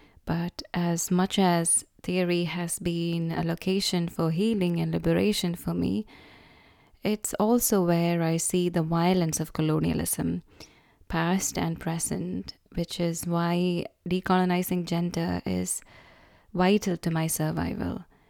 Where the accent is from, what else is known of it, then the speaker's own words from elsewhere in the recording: Kerala, India; now in Berlin, Germany; I grew up in Kerala. I currently live in Berlin, and I'm a student at University College London.